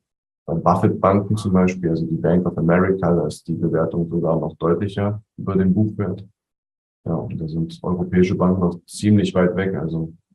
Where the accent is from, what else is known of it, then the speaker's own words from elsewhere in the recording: East Germany, Germany; Also ich als Ossi freue mich da doppelt.